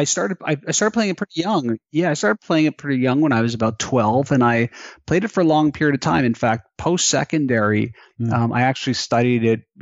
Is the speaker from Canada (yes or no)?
yes; Montreal, Quebec, Canada; Born and raised in Montreal, still live here, very much love the city, very multicultural.